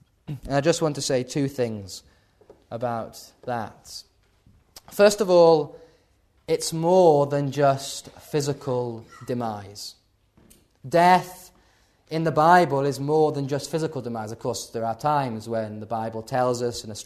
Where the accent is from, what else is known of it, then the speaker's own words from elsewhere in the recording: Yorkshire and the Humber, United Kingdom; I was brought up in the Vale of York